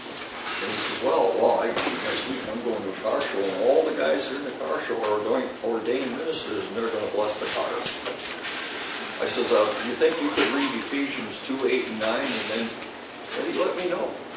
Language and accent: English; Edgewood, New Mexico, United States; I'm from Edgewood, New Mexico. Just outside of that.